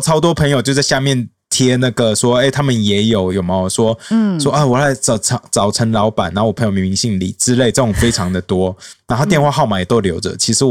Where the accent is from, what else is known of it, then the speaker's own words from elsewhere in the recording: Taiwan; 然后我就说我是来自台湾的民主斗士